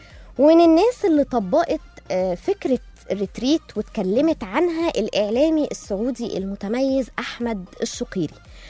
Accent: Egypt; بتطلع في الاماكن الهادية الجميلة اللي عندنا في مصر، زي دهب، نويبع، سيوة، طابة، الفيوم. كل دي حاجات طبيعية عندنا في مصر

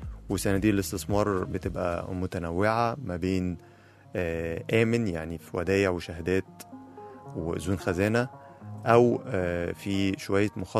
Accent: Egypt; وبرضو عندنا في مصر في بعض البنوك شغالة بنفس السيستم

